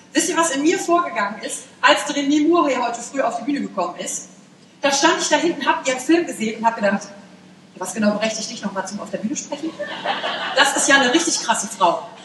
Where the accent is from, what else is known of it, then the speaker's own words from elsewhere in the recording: Wülfrath, North Rhine-Westphalia, Germany; born there; Ich bin geboren in Wülfrath. Kennt das jemand? Ach, geil. Es liegt bei Mettmann, bei Wuppertal, bei Düsseldorf.